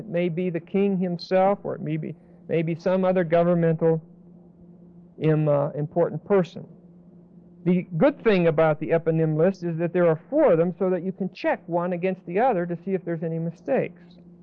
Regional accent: New York, United States; I just got finished reading Serpico, the cop in New York. That's my hometown all over.

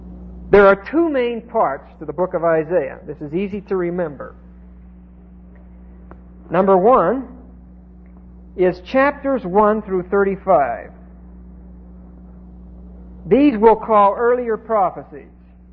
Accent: Pennsylvania, United States; I come from Pennsylvania, where it rains decently once or twice a week, so that you don't. Nobody waters a lawn in Pennsylvania.

